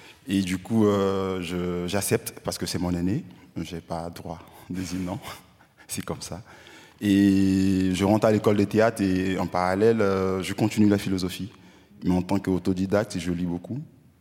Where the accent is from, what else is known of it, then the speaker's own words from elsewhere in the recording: Côte d’Ivoire; now in Burkina Faso; je venais d'arriver au Burkina, c'était pas mon pays, j'ai quitté la Côte d'Ivoire pour étudier